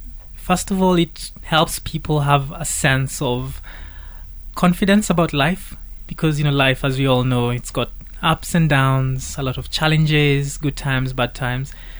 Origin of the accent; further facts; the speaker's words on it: Nairobi, Kenya; Yes, grew up Nairobi, so this is home for me.